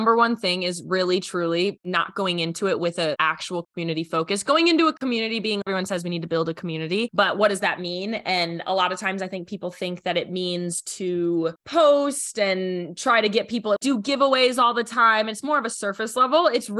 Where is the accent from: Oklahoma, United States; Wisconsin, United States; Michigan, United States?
Wisconsin, United States; Milwaukee; I'm from Milwaukee, so everybody talks about Harley Davidson